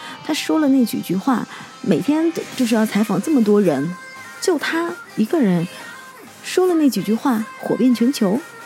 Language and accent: Chinese; China; 作为一个中国人，我真的是很坚定地支持我的国家